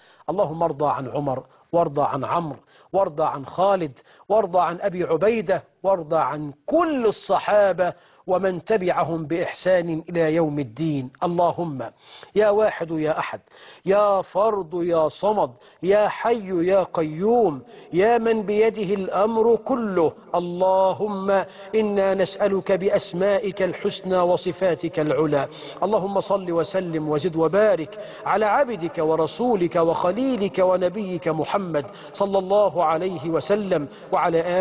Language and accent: Arabic; Egypt; بلدنا مصر